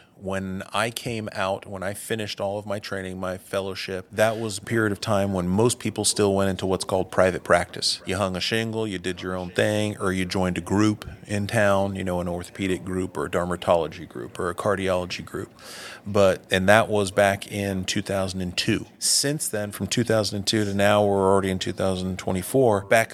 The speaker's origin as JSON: {"language": "English", "town": "Dallas", "region": "Texas", "country": "United States", "tie": "born or raised there", "also_born_or_lived": "Rome, Italy / London, United Kingdom", "said": "Grew up in a little bit all over. When I was born in Rome, Italy, lived there for 4 years. So that was my first language, along with English. Then we moved to London, lived in London for a couple of years, and then moved in 76 to Dallas, Texas."}